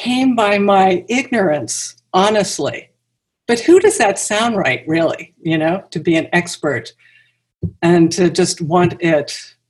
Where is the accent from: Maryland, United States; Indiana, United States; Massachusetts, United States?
Maryland, United States; Baltimore; So I grew up in Baltimore, Maryland. I was raised in the 50s and 60s.